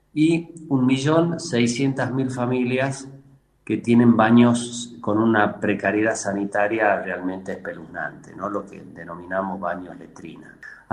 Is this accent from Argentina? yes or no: yes; Tucumán, Argentina; yo como tucumano